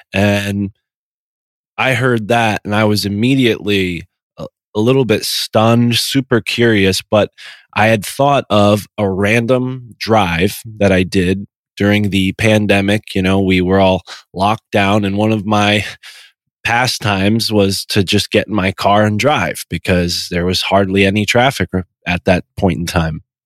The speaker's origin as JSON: {"language": "English", "region": "Connecticut", "country": "United States", "tie": "born or raised there", "said": "For folks who haven't heard, I'm from Connecticut. I live in Connecticut. I'm born here."}